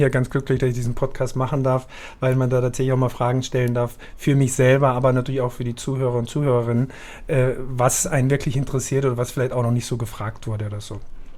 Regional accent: Austria; now in Hamburg, Germany; weil wir beide nicht wirklich aus Hamburg sind, muss ich ja sagen, dass ich als Österreicher und du geborene Schweizerin

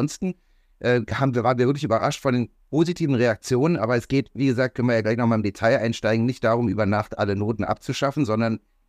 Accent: Berlin, Germany; Ich bin in West-Berlin groß geworden

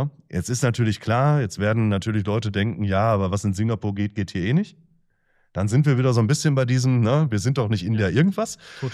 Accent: Essen, North Rhine-Westphalia, Germany; Also ich komme aus Essen und Essen ist ja nun mal wirklich keine Kleinstadt.

